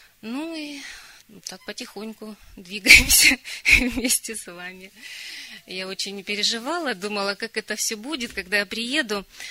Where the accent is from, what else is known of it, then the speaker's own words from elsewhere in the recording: Kharkiv, Kharkiv Oblast, Ukraine; я из Харькова, это Украина.